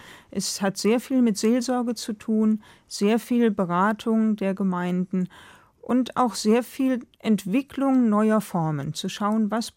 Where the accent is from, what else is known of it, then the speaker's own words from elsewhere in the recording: Velbert, North Rhine-Westphalia, Germany; Velbert, meine Heimatstadt, ist die Stadt der Schlüssel und Beschläge.